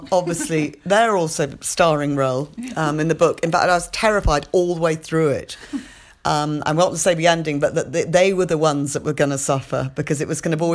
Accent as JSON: {"language": "English", "region": "Yorkshire and the Humber", "country": "United Kingdom", "said": "I mean, I am from Yorkshire"}